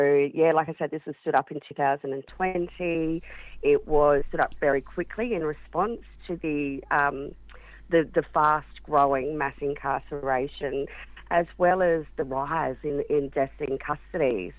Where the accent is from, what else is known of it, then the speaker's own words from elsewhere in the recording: South Australia, Australia; if I was ever going to leave my home country in South Australia, I would like to come up here.